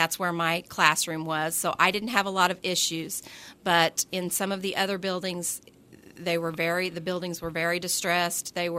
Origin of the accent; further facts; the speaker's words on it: Carmi, Illinois, United States; I am from Carmi, Illinois. I graduated from Carmi Community High School.